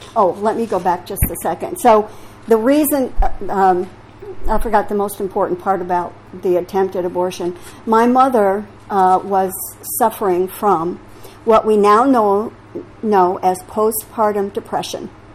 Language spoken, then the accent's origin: English; Orlando, Florida, United States; born there; I was born in July 1945 in Orlando, Florida. My dad was in the military.